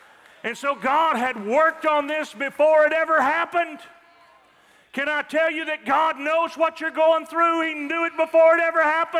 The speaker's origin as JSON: {"language": "English", "region": "Texas", "country": "United States", "said": "Now, I told you I come from Texas, out in the panhandle, actually, and we have dunghills out there."}